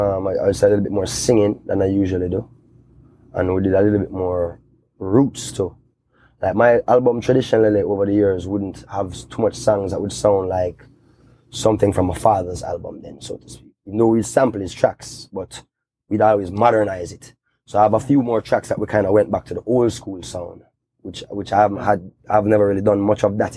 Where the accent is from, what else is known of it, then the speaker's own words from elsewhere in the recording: Kingston, Jamaica; I grew up in Kingston, which is not necessarily that where you may want to spend a vacation